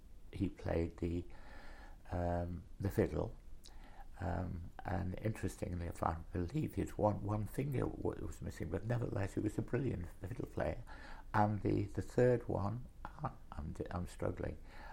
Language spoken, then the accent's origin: English; Westgate, North East England, United Kingdom; also born or lived in Sunderland; I was born in Sunderland, but my father and mother were in London, so I went to live with my grandparents, who'd retired from Sunderland and lived in a cottage in Brotherleigh, which is near Westgate in Weardale.